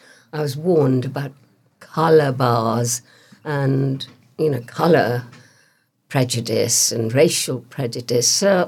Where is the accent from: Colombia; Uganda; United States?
Uganda; born there; I was born in Uganda, but I was not entitled to Uganda citizenship. I did apply for it, but I didn't get it.